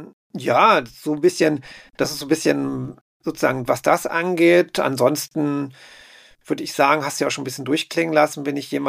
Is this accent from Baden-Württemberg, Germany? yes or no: no; Berlin, Germany; Ich bin in Berlin-Spandau, also ich bin in Berlin-Wilmersdorf geboren, bin dann später meine Eltern, als ich 9 war, nach Berlin-Spandau gezogen, beziehungsweise Starken, das war in den 80er Jahren